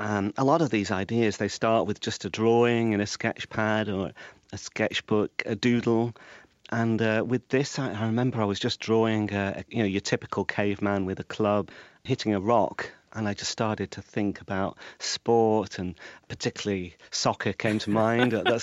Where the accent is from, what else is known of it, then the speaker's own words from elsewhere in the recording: Preston, North West England, United Kingdom; My hometown is Preston, which the local team is Preston North End, and I had a Preston North End school bag, but I never ever went to see a game.